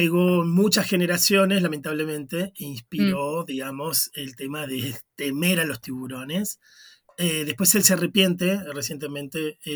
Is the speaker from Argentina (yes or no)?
yes; Argentina; a nosotros no nos gusta, como argentinos, no sabemos comer pescado en realidad.